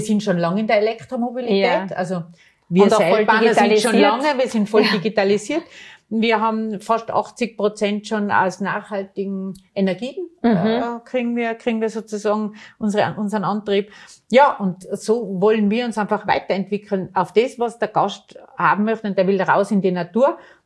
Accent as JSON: {"language": "German", "country": "Austria", "said": "als Österreicherin in Europa so wahrgenommen zu werden."}